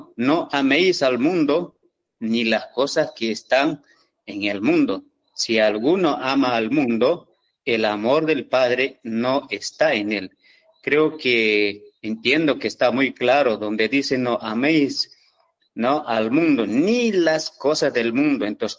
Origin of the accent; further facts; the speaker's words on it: Bolivia; Mire, yo soy de Bolivia y allá hay muchas culturas en realidad